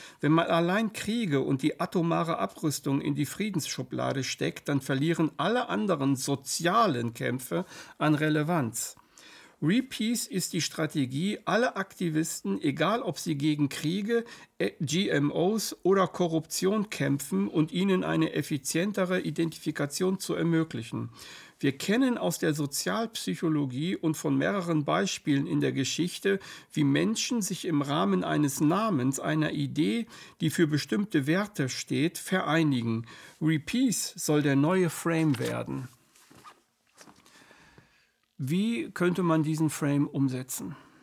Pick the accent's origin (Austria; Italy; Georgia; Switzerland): Switzerland; Als Schweizer fragte ich mich